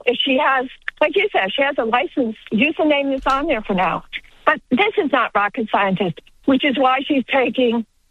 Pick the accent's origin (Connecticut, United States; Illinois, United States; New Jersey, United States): New Jersey, United States; I wouldn't have been as kind as you because I am from New Jersey.